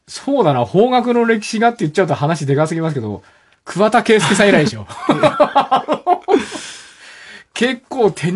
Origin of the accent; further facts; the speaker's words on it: Nara, Japan; あと、奈良から来たからね、奈良人っていうこと自体がもう俺もうどうしていいかわかんないね。